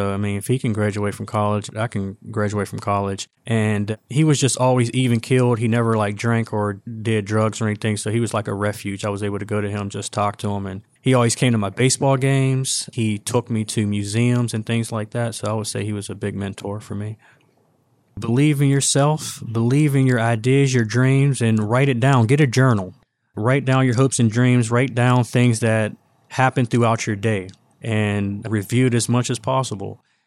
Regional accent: United States; I grew up in Lincoln, Leamington. I was born in 79. My childhood was really in the 80s and the 90s.

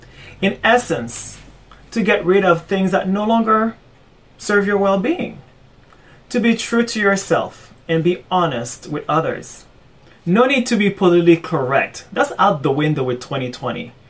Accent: Boston, Massachusetts, United States; now in New York City, United States; And so I'm in New York City and I'm from Boston, like big cities.

